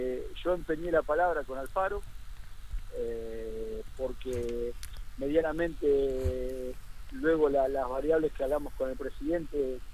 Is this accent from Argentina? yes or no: yes; Rosario, Santa Fe, Argentina; yo estoy viajando a Capital por otras cuestiones, yo soy de Rosario.